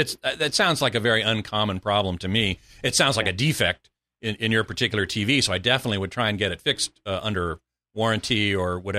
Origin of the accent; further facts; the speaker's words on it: Burbank, California, United States; near my hometown of Burbank.